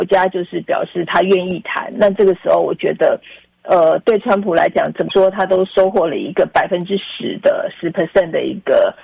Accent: Taiwan; 然后到最后好像又捆绑我们台湾人

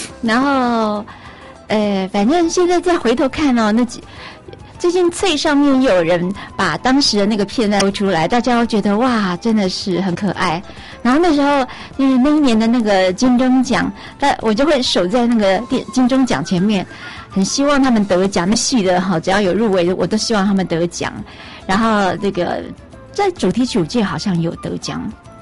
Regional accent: Taiwan; 美国人跟我们台湾人不太一样

